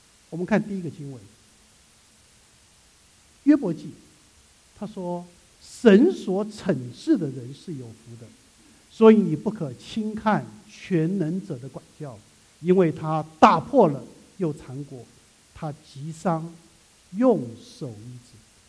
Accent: China; now in United States; 今天我们是一个中国人，我们住在湾区

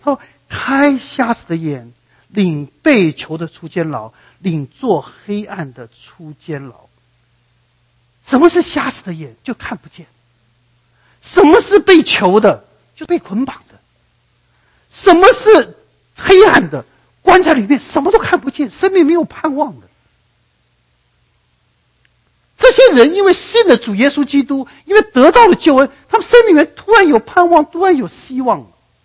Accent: Taiwan; 我是从台湾来的，我对天安门事件也不懂

